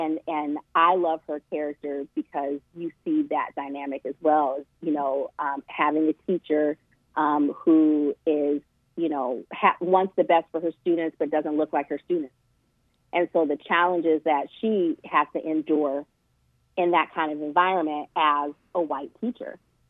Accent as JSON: {"language": "English", "town": "Los Angeles", "region": "California", "country": "United States", "tie": "born or raised there", "said": "So I grew up in Los Angeles"}